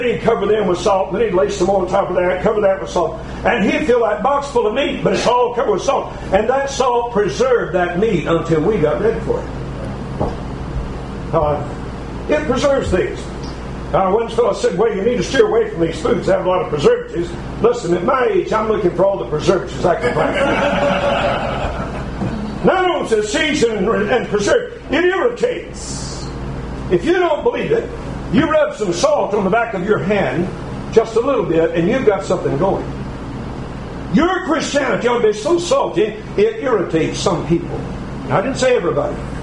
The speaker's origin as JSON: {"language": "English", "region": "Alabama", "country": "United States", "tie": "born or raised there", "said": "When I was a little boy growing up in North Alabama, we didn't have freezers for our meat."}